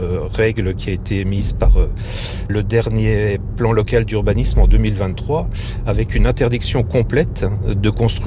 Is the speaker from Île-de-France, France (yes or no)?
no; Gérardmer, Grand Est, France; born there; donc je suis né à Gérardmer dans les années 73.